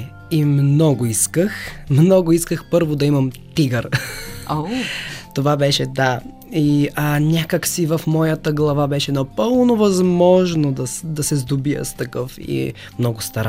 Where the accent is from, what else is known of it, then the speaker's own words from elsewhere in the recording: Haskovo, Haskovo Province, Bulgaria; По случайност намерих една ферма до града ми, аз съм от Хасково